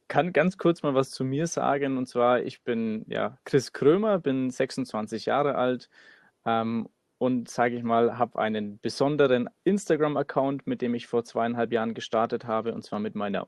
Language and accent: German; Nuremberg, Bavaria, Germany; wir kommen aus Nürnberg